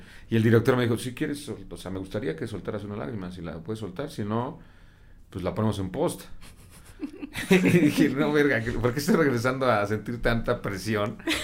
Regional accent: Toluca, State of Mexico, Mexico; Soy de Toluca.

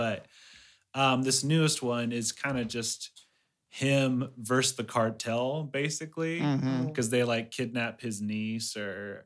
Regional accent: Ecuador; No, that's something I loved growing up in Ecuador

